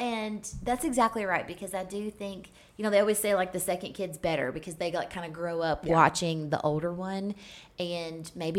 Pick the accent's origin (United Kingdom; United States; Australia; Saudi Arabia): United States; Kentucky; It's like, I grew up in Kentucky. I didn't grow up in like Colorado